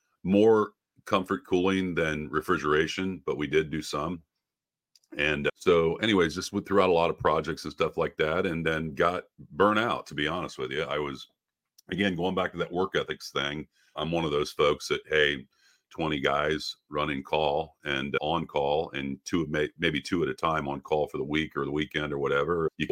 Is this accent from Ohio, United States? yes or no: yes; Ohio, United States; Yeah, I'm from Ohio.